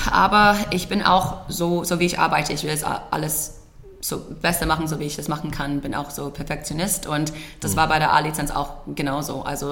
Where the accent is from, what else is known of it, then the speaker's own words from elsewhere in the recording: United States; German is a second language; Ich bin in Amerika geboren und aufgewachsen und war auch dort in der High School.